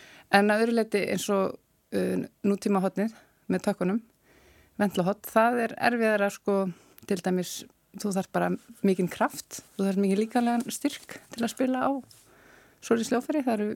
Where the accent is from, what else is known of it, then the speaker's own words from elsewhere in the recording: Svarfaðardalur, Northeastern Region, Iceland; also born or lived in Dalvík; Ég ólst upp í Sáraðardal